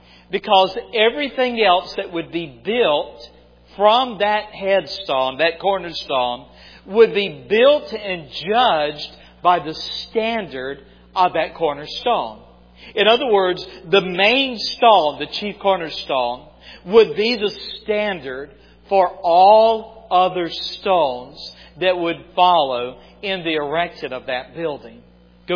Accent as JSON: {"language": "English", "region": "the Carolinas", "country": "United States", "tie": "born or raised there", "said": "Where I grew up back in the Carolinas, there is a huge, deep pit."}